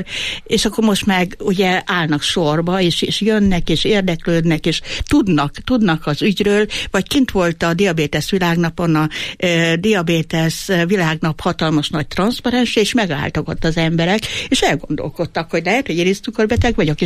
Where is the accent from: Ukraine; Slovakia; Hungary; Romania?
Hungary; Eger, Heves; olyan büszke voltam rá, hogy én is egri vagyok, meg ő is